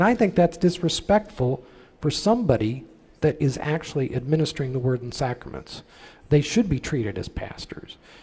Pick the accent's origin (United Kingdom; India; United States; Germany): United States; West Coast; I'm from the West Coast, and I can tell you the West Coast does that.